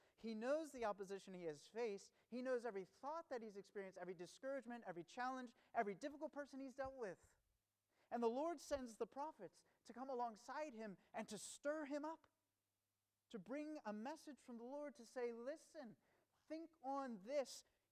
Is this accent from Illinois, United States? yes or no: no; Maryland, United States; One of my favorite things growing up in Maryland was these crazy lightning storms